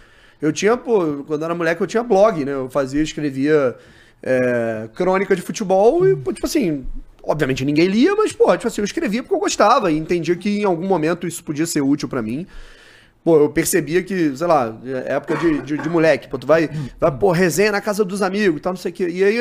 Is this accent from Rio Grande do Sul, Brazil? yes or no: no; Teresópolis, Rio de Janeiro, Brazil; Porra, eu vim de Teresópolis, né? Teresópolis não tem, você não tem recurso pra, pô, trabalhar numa coisa ou outra ali pra...